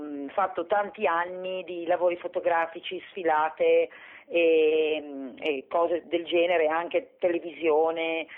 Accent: Genoa, Liguria, Italy; noi siamo di Genova

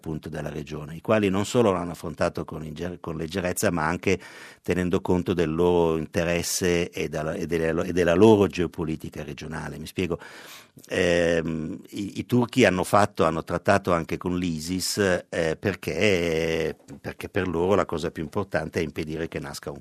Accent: Milan, Lombardy, Italy; siamo milanesi, siamo diversi, non mettiamo la maglietta Milano, cioè non abbiamo bisogno di questo, siamo milanesi nel cuore.

